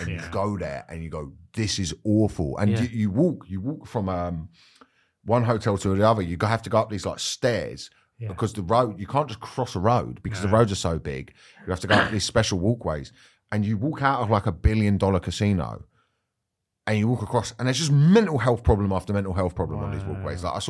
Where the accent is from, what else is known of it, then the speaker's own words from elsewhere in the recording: United Kingdom; And I think there's a fun thing about being British.